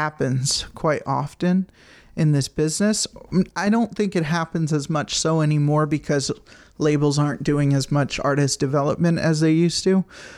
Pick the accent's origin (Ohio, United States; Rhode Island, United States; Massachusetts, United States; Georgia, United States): Rhode Island, United States; all I know about him growing up in Rhode Island is